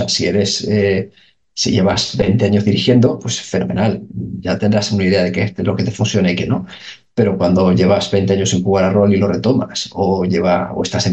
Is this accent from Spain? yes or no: yes; Canary Islands, Spain; also born or lived in mainland Spain; yo soy de Tenerife, pero llevaba más de 20 años viviendo en la península, ¿no?